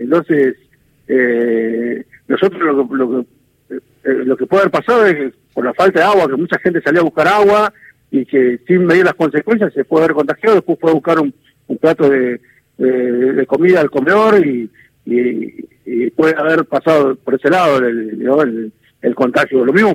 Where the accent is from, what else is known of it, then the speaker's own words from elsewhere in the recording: Jujuy, Argentina; paisano mío, pues soy jujeño, él es jujeño también.